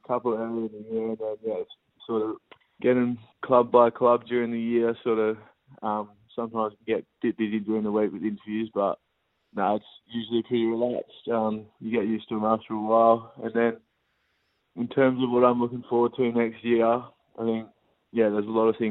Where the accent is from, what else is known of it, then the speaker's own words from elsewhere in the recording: Australia; also born or lived in South Africa; I grew up mainly in Australia. I was born in South Africa, actually. Moved here in 2007 when I was four.